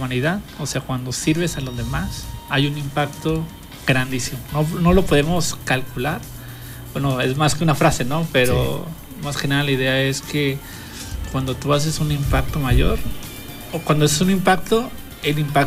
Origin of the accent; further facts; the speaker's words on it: Sinaloa, Mexico; Soy de Sinaloa.